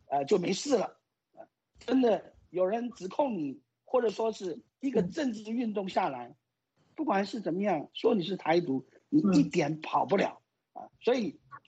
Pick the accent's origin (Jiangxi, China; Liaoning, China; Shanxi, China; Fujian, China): Jiangxi, China; Ruijin; 成立在我的老家江西的瑞金